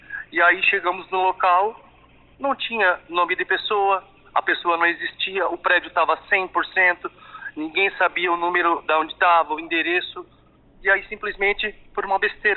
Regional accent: Urussanga, Santa Catarina, Brazil; da minha querida Uruçanga, minha terra natal.

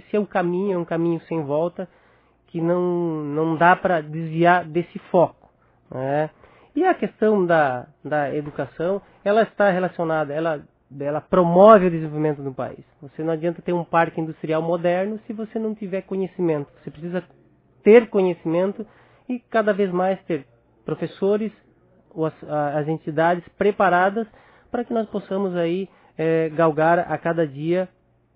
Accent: Santa Catarina, Brazil; como catarinense, nós somos catarinense, que o estado de Santa Catarina ele está em segundo nesse ranking

